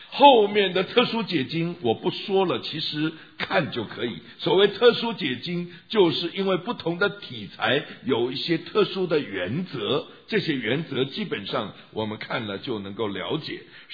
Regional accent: China; 他是台湾的，我是大陆的

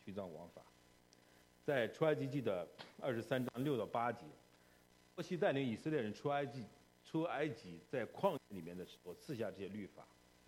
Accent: China; 因为我们都是中国人，对不对？都是从中国过来的，很多都是大陆过来的

